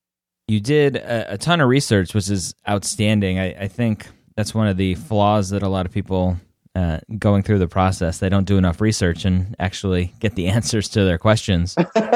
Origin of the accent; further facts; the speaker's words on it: Redondo Beach, California, United States; Yeah, I grew up in Redondo Beach.